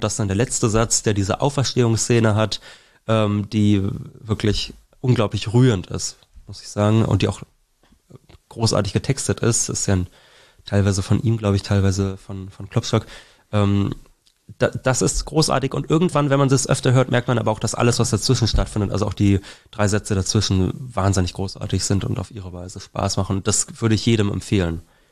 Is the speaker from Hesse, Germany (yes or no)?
no; Berlin, Germany; in Berlin, wo ich herkomme, gibt es das auch.